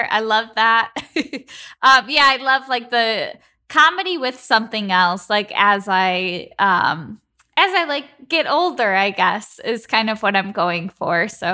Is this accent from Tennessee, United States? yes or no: no; Chicago, Illinois, United States; okay, so I'm from the Midwest. I'm from Chicago. So we, you know, basements are a big thing